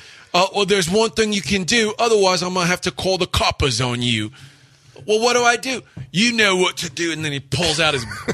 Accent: United States; no one's going to know I'm American.

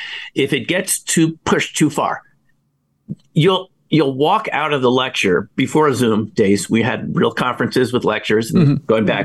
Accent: New York, United States; And keep in mind, I grew up near the Hudson Valley.

